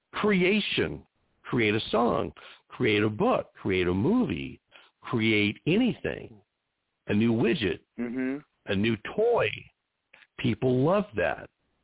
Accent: Sacramento, California, United States; also born or lived in Anaheim / Las Vegas / Tampa / Dallas; I was raised out west in California, in Sacramento. We lived in Anaheim, in Las Vegas, and we went to Tampa, in Dallas.

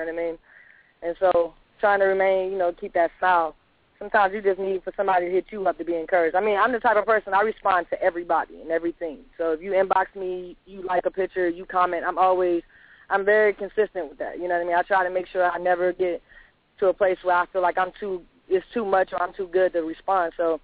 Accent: Brooklyn, New York, United States; I'm from Brooklyn

